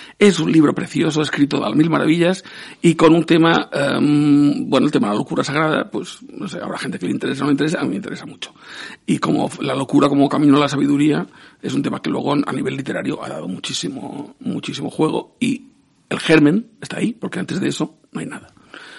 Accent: Palma, Balearic Islands, Spain; A ver, a mí de pequeño, aquí en Palma, si tenemos sí.

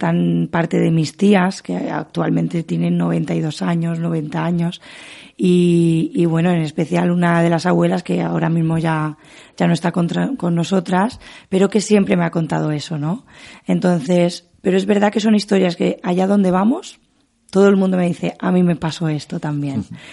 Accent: Palma, Balearic Islands, Spain; Todos somos de San Jordi, pero algunos se han ido incorporando de otros pueblos.

